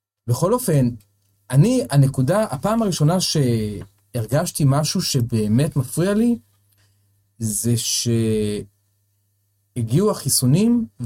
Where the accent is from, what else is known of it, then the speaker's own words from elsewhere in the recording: Jerusalem, Jerusalem District, Israel; אני ירושלמי.